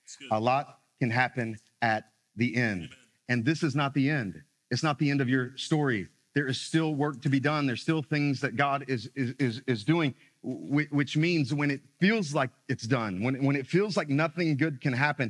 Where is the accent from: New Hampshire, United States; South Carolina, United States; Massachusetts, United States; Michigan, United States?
South Carolina, United States; Florence; also born or lived in Myrtle Beach; When I was a young kid, before we moved to Myrtle Beach, South Carolina, I grew up in Florence, South Carolina. We call it Flowtown.